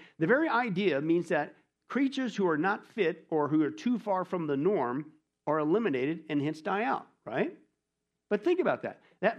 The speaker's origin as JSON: {"language": "English", "country": "United States", "tie": "born or raised there", "said": "If you ever notice, I grew up in Kansas, Nebraska."}